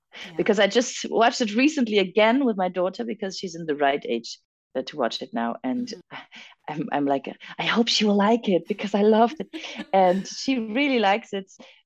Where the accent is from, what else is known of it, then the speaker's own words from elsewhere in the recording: France; I speak French fluently and I was raised in France.